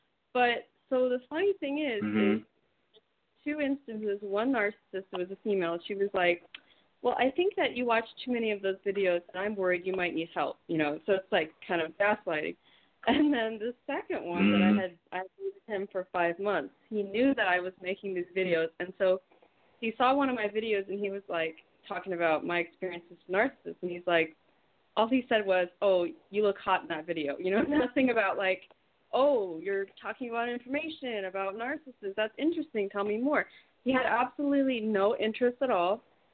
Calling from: Miami, Florida, United States; I'm calling from Miami.

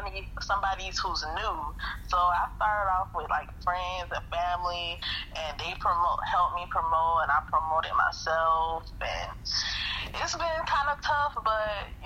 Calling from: South Carolina, United States; I'm calling from South Carolina.

